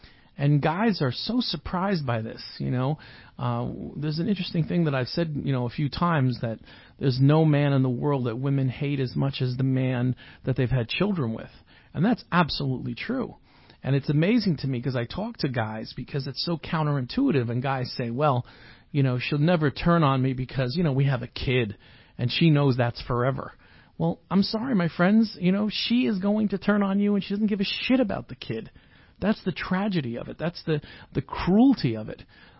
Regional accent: New York, United States; You forget, Tom, I grew up in New York, and I know what a crazy person Trump is, okay?

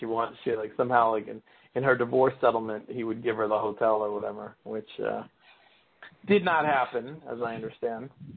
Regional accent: New York, United States; I grew up in New York, and when I was a teenager, I went to Trump Tower

